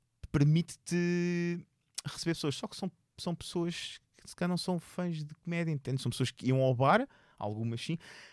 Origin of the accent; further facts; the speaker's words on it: Seixal, Setúbal, Portugal; now in Buraca, Portugal; eu sou originário do Seixal. Originário. Eu nasci em Benfica, vivi no Seixal e agora vivo na Buraca.